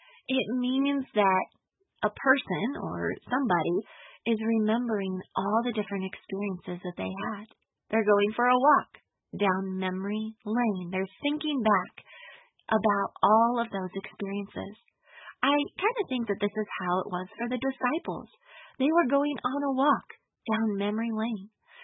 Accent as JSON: {"language": "English", "region": "California", "country": "United States", "tie": "born or raised there", "said": "I grew up in California near a big lake called Folsom Lake. It's in the Sacramento Valley."}